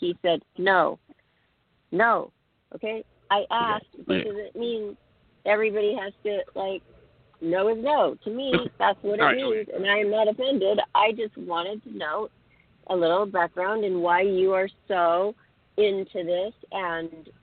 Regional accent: Seattle, Washington, United States; also born or lived in Los Angeles; now in Huntington Beach, United States; I'm from Washington State, Seattle, and Johnny lives in Destin, Florida. I live in Huntington Beach, California now after 30 years in L.A.

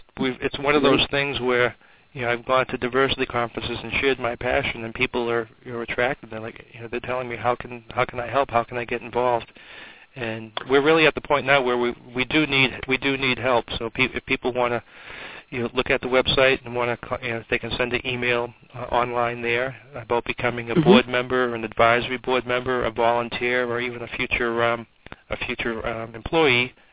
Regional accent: Everett, Massachusetts, United States; I grew up in Everett. My father was a retired elementary school principal.

